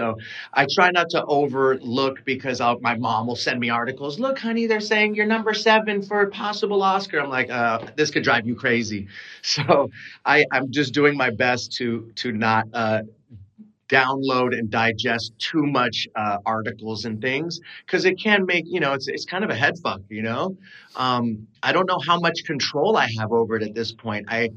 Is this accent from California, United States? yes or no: yes; California, United States; And I'm from the Bay Area where he is god. You know, he's like from, you know, that's his stomping grounds.